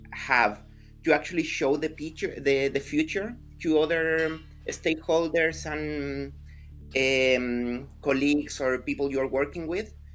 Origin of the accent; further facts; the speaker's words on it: Chile; now in United States; Yeah, I'm from Chile. I moved here in 2015.But yeah, I've been around. I started seeing the world and living in different countries quite early in my life.